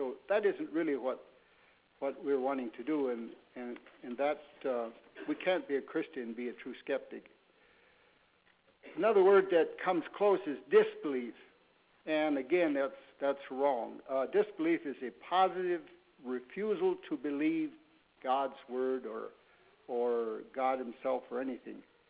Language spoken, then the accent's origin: English; Missouri, United States; I'm actually from Missouri, the Show Me State.